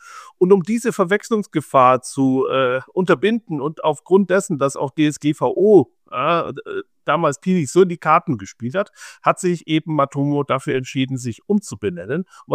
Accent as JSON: {"language": "German", "town": "Augsburg", "region": "Bavaria", "country": "Germany", "tie": "born or raised there", "said": "Ja, ich bin 1976 in Augsburg geboren, ein waschechter Augsburger sozusagen"}